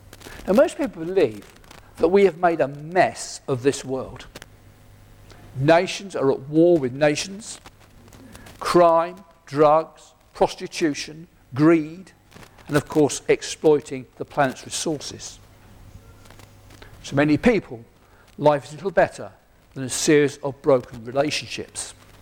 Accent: United Kingdom; We're British, so we go to the Christian heaven.

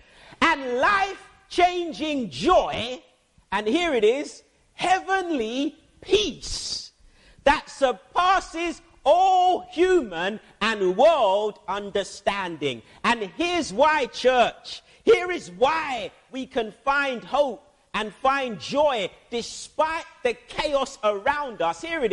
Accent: Lewisham, London, United Kingdom; For example, I was raised in Lewisham Borough

